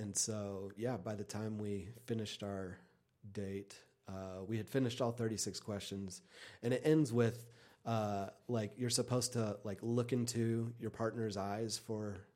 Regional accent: Texas, United States; it was my first time out here, and I grew up in Texas. And my family, we did all kinds of driving trips and went to all kinds of national parks, but we never came to Big Bend.

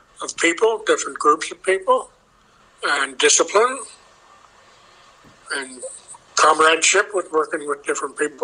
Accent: Medford, New Jersey, United States; also born or lived in Upper Darby, Pennsylvania / Marlton; I was born in Upper Darby, Pennsylvania, which is outside of Philadelphia. Mm-hmm. And I can't remember much there because I was too small. But I grew up in the town of Medford.

